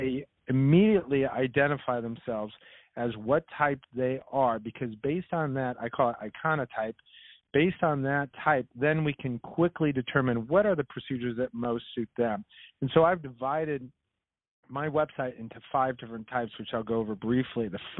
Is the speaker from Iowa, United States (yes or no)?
yes; Iowa, United States; now in New York, United States; I mean, I came from Iowa, and I've been in New York since right around before 2000.